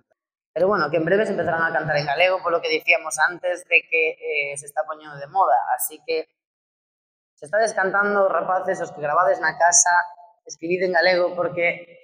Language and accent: Galician; Vigo, Galicia, Spain; Eu son de Vigo. Vivo en Candeán, pero, o sea, vivo. Son de Vigo de toda vida.